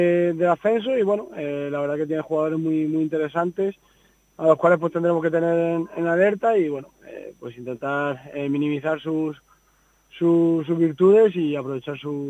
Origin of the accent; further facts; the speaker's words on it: Castilla-La Mancha, Spain; veo que el fútbol castellano manchego pues va creciendo y la verdad que como un manchego más